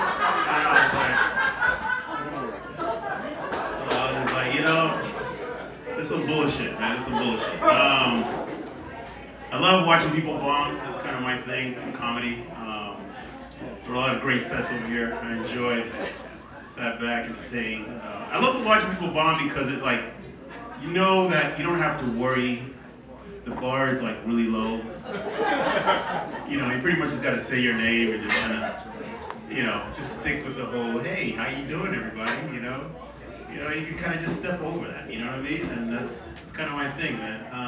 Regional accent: Boston, Massachusetts, United States; My dad, I'm from Boston. My dad, I'm African heritage, but I was born in Boston.

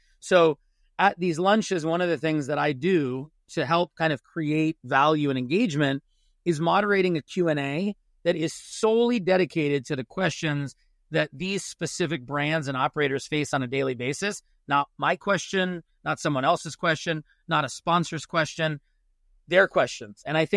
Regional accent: Huntington Beach, California, United States; So I grew up in Huntington Beach, Orange County. Actually, behind me is Laguna Hills, where I live now with my wife and my five children.

